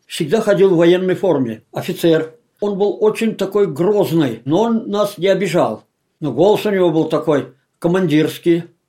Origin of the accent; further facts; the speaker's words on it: Tatarstan, Russia; Russian is a second language; Дело в том, что я из глухой татарской деревни. Вообще я не знал русского языка. Я ничего не понимал по-русски.